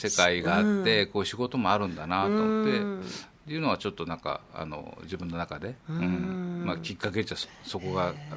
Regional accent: Osaka, Japan; まあ、僕はあの大阪出身で

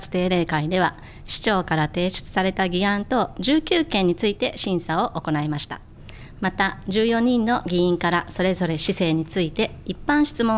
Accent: Seto, Aichi, Japan; はい、私は瀬戸で生まれ瀬戸で育ちました。今は虹の丘に統合された旧深川小学校を卒業しております。

